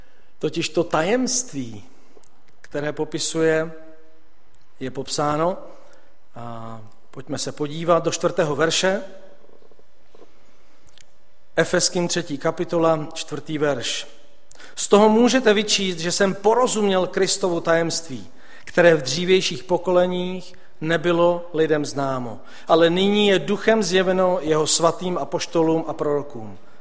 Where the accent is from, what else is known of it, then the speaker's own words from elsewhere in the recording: Central Bohemian Region, Czechia; já pocházím od Brd, no, z podhůří brdských lesů